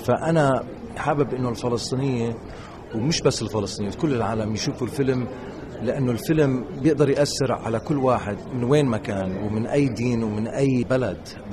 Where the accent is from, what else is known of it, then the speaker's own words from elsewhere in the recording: Kuwait; also born or lived in United States; أنا كفلسطيني. ويعني أول مرة إلي بفلسطين مع الفيلم، ولدت أنا بأمريكا بس ربيت بالكويت، بس الواحد يعني فلسطينه من قلبه من الداخل